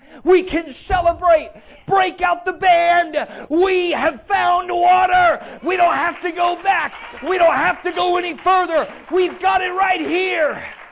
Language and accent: English; California, United States; And in California, my home state, they found a way to build aqueducts to feed water into the large metroplexes, specifically Los Angeles.